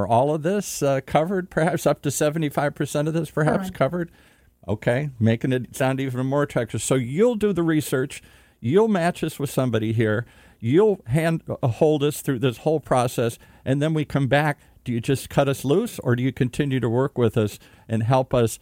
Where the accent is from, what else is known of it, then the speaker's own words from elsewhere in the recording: Michigan, United States; I know how to sell something to Michigan. I'm from Michigan. I got my gold blue hat on.